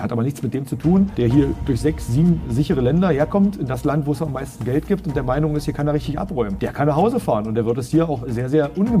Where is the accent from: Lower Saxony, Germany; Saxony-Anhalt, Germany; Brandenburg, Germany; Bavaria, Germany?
Saxony-Anhalt, Germany; Nein, ich bin aus Sachsen-Anhalt, schon immer. Meine Familie kommt aus Sachsen-Anhalt. Wir sind entsprechend sachsen-anhaltisch sozialisiert.